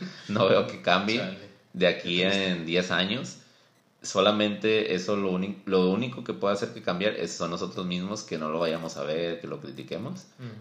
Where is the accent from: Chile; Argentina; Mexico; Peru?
Mexico; Monterrey, Nuevo León; Pero nosotros somos de Monterrey, a lo mejor han visto por algunas publicaciones.